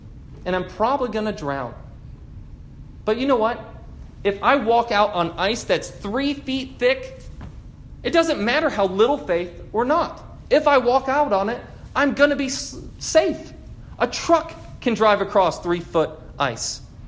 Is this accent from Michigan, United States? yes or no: yes; Michigan, United States; I'm from Michigan. I did not go ice fishing very many times.